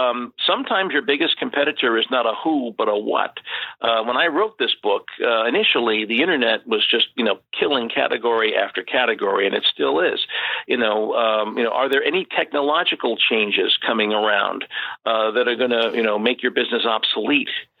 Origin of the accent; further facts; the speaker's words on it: Fairfield, United States; This was actually in my hometown of Fairfield.